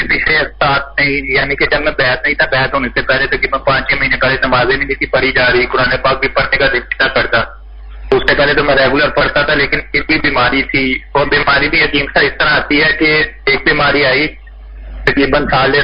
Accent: Sialkot, Punjab, Pakistan; نہیں نہیں، میں سیالکوٹ سے ہوں.

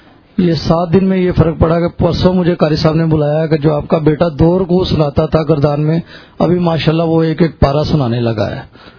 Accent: Faisalabad, Punjab, Pakistan; میں فیصلہ آباد سے تعلق رکھتا ہوں.

